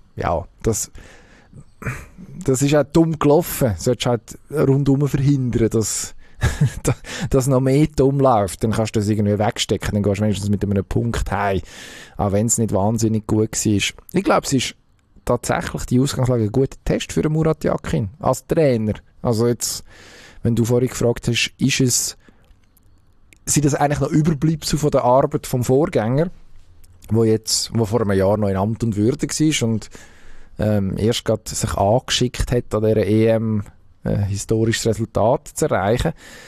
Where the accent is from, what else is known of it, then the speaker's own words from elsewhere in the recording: Switzerland; da können wir uns als Schweizer, als Fußballnation Schweiz im Moment natürlich schon strecken